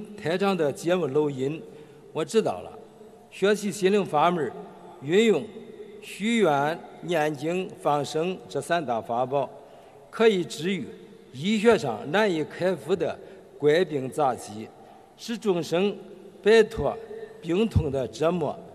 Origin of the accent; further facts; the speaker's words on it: Henan, China; 我来自河南，是一名老中医